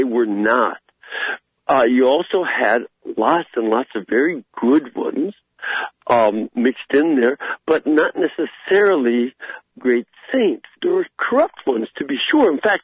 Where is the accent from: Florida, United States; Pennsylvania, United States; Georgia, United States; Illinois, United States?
Illinois, United States; Chicago; I'm from Chicago.